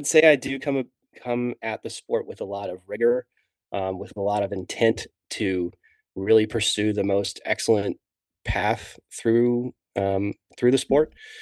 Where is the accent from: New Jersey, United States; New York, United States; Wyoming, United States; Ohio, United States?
New Jersey, United States; born there; I was born in New Jersey, and we have a family place down there on the South Coast, in a town called Avalon.